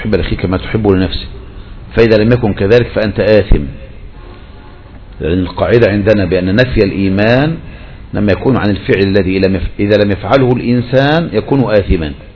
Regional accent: Egypt; بلدنا مصر

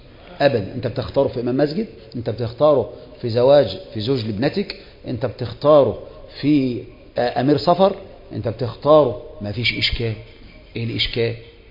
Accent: Egypt; وانا مصري

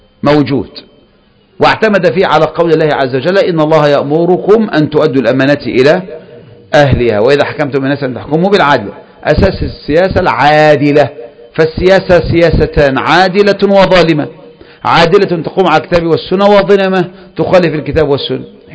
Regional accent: Egypt; ولهذا لما قامت الثورات عندنا في مصر ايه اللي حصل؟

